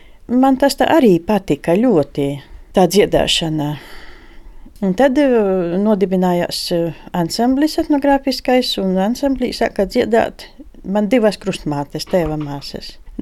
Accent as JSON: {"language": "Latvian", "town": "Medņeva", "region": "Balvi Municipality", "country": "Latvia", "tie": "born or raised there", "said": "Un tā kā nu, manā dzimtajā ciemā Medņevā tur vairs nav kam dziedāt, tad mēs arī vod par Medņevas un lodumas mirušajiem dziedam psalmus."}